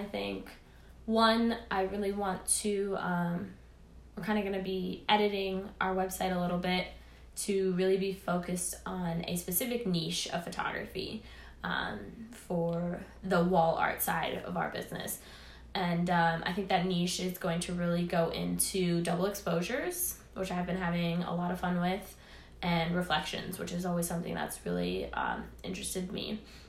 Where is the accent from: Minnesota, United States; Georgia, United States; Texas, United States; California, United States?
Minnesota, United States; growing up in Minnesota, I always felt like, oh, this is, you know, like such a small town. There's nothing here.